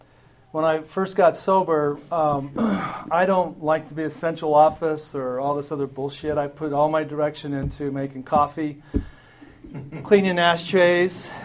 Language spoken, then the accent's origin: English; Salt Lake City, Utah, United States; I grew up as a poor white boy on the west side of Salt Lake. And I came from Italian parents.